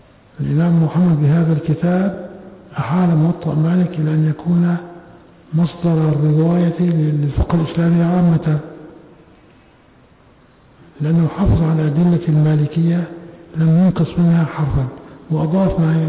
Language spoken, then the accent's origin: Arabic; Syria; كما حصل عندنا في الشام